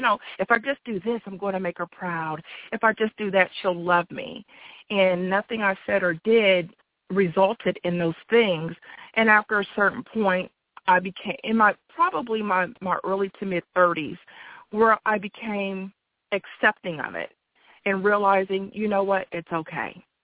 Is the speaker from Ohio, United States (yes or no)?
yes; Columbus, Ohio, United States; born there; I was born in Columbus, Ohio, on Friday, February 13th, 1970, at night and during a snowstorm.